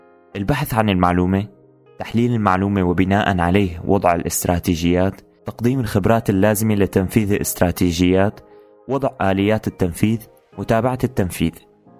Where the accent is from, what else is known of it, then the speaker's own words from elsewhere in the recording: Syria; التغيير اللي كنا كسوريين عم نطمح له ونتمناه